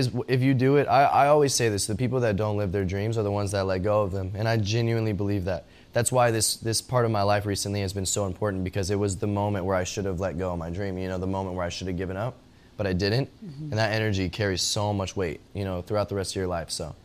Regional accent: Texas, United States; And I'm from Texas

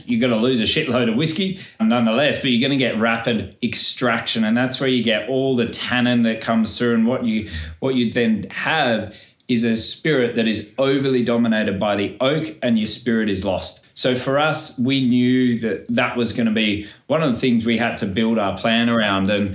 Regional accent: Byron Bay, New South Wales, Australia; So went to Brisbane from Byron Bay. When you're a kid growing up in Byron, it's one of those places you got to leave, but you know your heart's always going to take you back there one day

